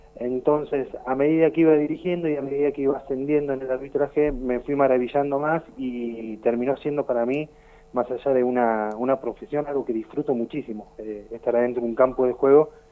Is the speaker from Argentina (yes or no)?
yes; Bahía Blanca, Buenos Aires Province, Argentina; soy de Bahía Blanca, hace 10 años que vivo acá. Llegué acá por paternidad.